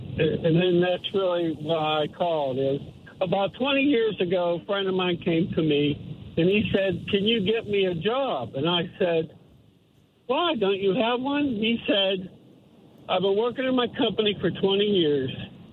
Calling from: Wichita, Kansas, United States

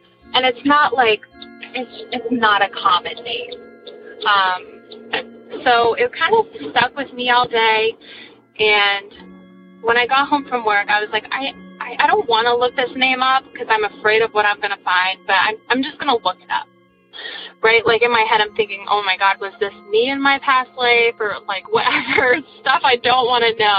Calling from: New Hampshire, United States; I'm calling from New Hampshire.

